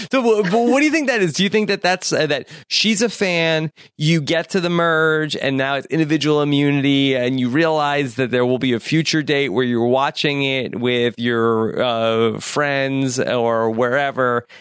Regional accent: Long Island, New York, United States; I grew up on Long Island, so this is all super foreign to me.

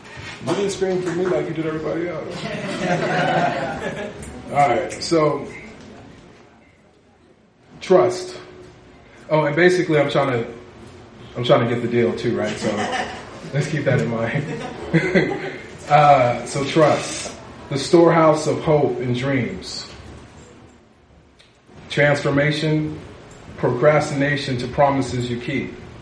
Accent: Riverside, California, United States; I'm from Riverside, born and raised, so it's just good to be in the city. Flew in from Oregon

